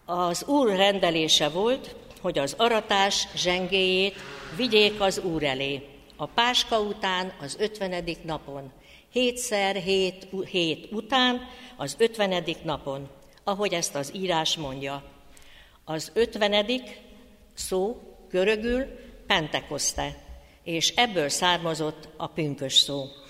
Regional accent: Hungary; Hálás vagyok az Úrnak, és büszke is, hogy magyar vagyok, és ezen a gyönyörű nyelven beszélhetek

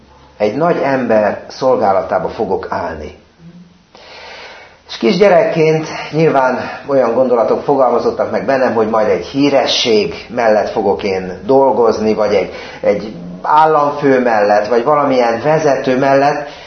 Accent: Budapest, Hungary; Belvárosban, Budapest belvárosában nőttem föl egy nagy társasházban

